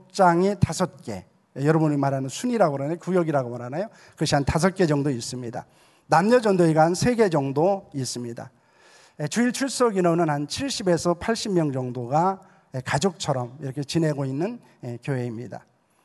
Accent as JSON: {"language": "Korean", "town": "Yesan", "region": "South Chungcheong", "country": "South Korea", "tie": "born or raised there", "also_born_or_lived": "Seoul", "said": "저는 제주 출신은 아닙니다. 저는 제주에 처음 가서 그냥 사역을 하게 된 그런 사람입니다. 고향은 이제 충남 예산이 제 고향입니다."}